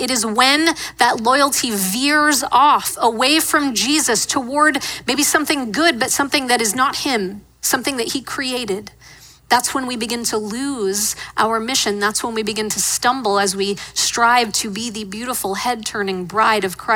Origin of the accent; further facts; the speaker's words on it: Pittsburgh, Pennsylvania, United States; My family and I had the opportunity to go back to Pittsburgh, my hometown, this past weekend.